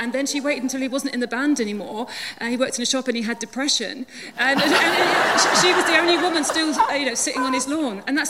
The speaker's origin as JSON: {"language": "English", "region": "East of England", "country": "United Kingdom", "tie": "born or raised there", "said": "when I was growing up in Essex."}